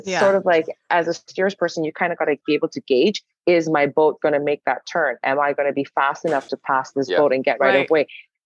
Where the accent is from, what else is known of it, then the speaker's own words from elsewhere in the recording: Malaysia; Well, I'm Malaysian, so it's like, I grew up in this.